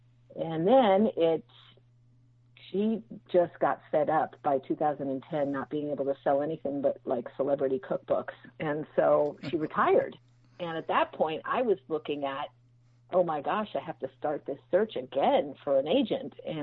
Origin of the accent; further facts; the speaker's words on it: Hawaii, United States; Well, I'm from Hawaii, and basically, you know, that old saying, they say, write the book you want to read.